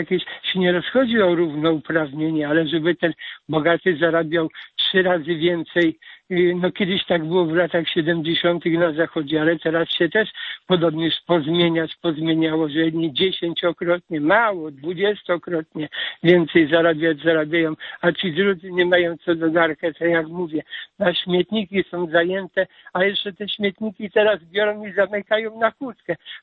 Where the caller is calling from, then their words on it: Łódź, Łódź Voivodeship, Poland; dzwonię z Łodzi